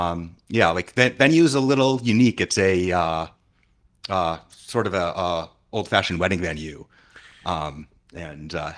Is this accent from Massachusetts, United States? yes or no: yes; Boston, Massachusetts, United States; I'm from Boston. Okay. So a couple hours by train.